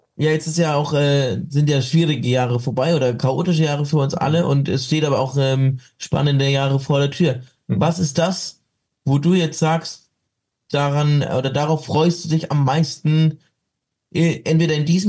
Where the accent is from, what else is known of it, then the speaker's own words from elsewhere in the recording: Bavaria, Germany; ich bin ja froh, dass ich als Bayer dann doch so hoch in deiner Gunst stehe.